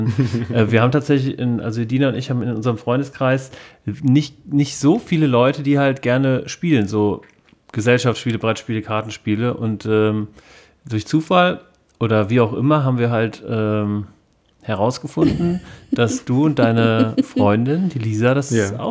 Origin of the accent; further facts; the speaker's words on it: Rhineland-Palatinate, Germany; ich komme aus Kibo.